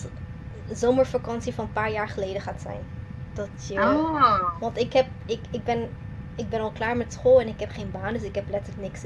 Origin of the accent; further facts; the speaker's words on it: Abu Dhabi, United Arab Emirates; Ik ben half Maleis, half Indonees en ik ben opgegroeid in Abu Dhabi.